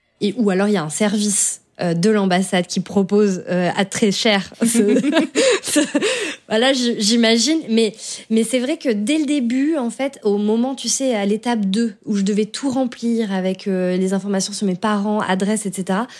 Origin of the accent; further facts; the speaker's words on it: France; J'ai dit « bah je suis française ».